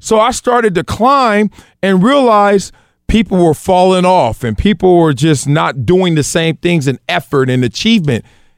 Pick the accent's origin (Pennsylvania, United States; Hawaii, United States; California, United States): California, United States; Compton; growing up in Compton, the best way I could say it is you're in a race and there is some monster behind you